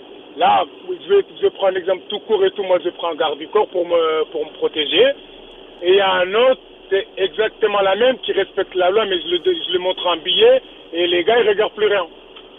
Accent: Mali; Moi je suis malien, j'ai double nationalité

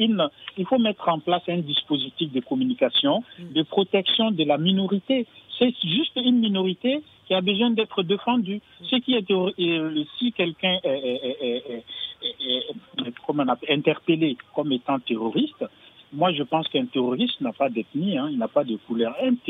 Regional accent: Burkina Faso; Moi, je suis du Burkina Faso, je sais de quoi je parle.

